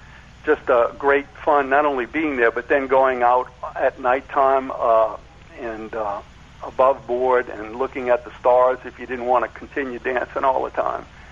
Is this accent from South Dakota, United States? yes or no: no; New Orleans, Louisiana, United States; Just wanted to make the point that when I grew up in New Orleans, too